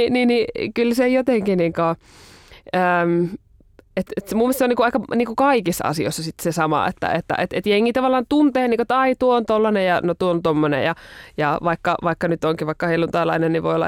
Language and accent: Finnish; North Ostrobothnia, Finland; se meillä Pohjois-Pohjanmaalla on ehkä sitten tuonne niin kuin luterilainen seurakunta on ehkä vähän isompi